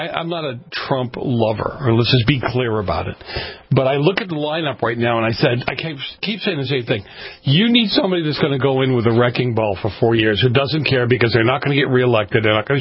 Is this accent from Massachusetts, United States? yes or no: yes; Boston, Massachusetts, United States; Now, I grew up in Boston. I know what cold's like, but these people know what cold is all about